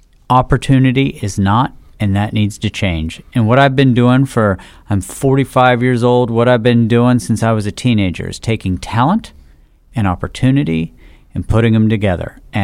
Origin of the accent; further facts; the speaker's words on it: West Virginia, United States; I grew up in the hills of southern West Virginia.